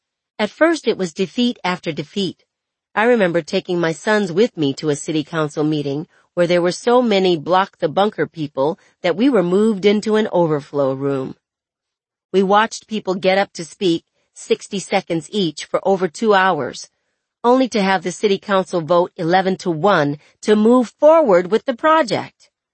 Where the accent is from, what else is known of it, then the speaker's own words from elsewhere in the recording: Seattle, Washington, United States; In my hometown of Seattle in 2016, activists were engaged in a fight with the city